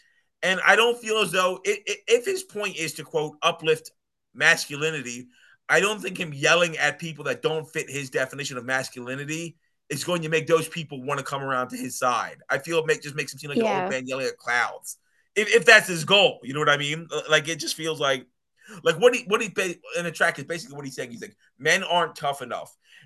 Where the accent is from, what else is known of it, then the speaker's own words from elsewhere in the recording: West Coast, United States; And on the other hand, I'm the Southern church tradition, even though I'm from the West Coast.